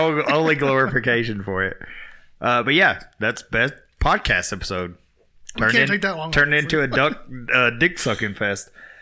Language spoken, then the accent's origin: English; the South, United States; we're from the South, so we would go to like Sunday school and stuff.